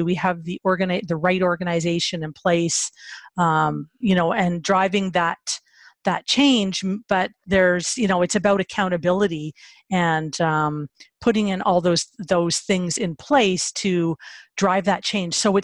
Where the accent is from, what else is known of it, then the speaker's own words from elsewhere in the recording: Hamilton, Ontario, Canada; so I learned about this technology solution that from these masters at, in my hometown, actually, ArcelorMittal Dofasco